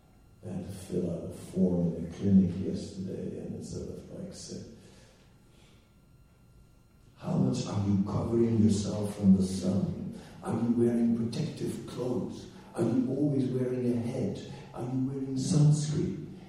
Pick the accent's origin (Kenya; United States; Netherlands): Netherlands; I said, I'm from Holland, you know.